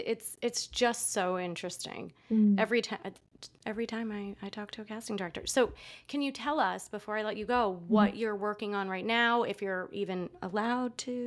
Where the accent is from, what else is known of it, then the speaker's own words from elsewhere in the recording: New York, United States; Yeah, I grew up in New York.